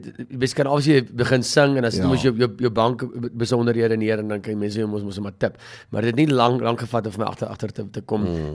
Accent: Naboom, Limpopo, South Africa; ek kom van Roetanse wereld af, Naboom, Old Eyes, ek het daar al groot geword vir baie lang, so ek kom nie van hier af, nie, glad nie.

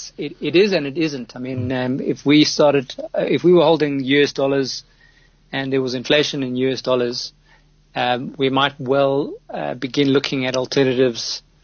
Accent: South Africa; born there; No, I was born in South Africa.

